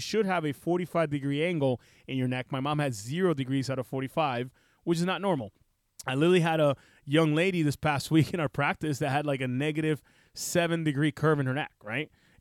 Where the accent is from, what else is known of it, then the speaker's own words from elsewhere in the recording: Cataño, Puerto Rico; So I grew up in a little town in Cataño and, you know, Barrio Amelia, which is a little borough there.